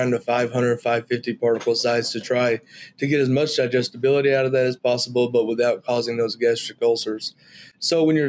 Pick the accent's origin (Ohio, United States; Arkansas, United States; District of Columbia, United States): Arkansas, United States; I'm originally from Northeast Arkansas.